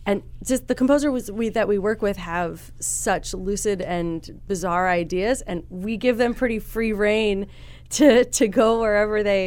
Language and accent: English; Omaha, Nebraska, United States; I grew up in Omaha, and I moved back after grad school.